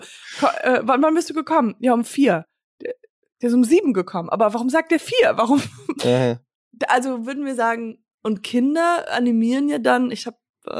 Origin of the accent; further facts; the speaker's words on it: United States; ich bin in Amerika halt aufgewachsen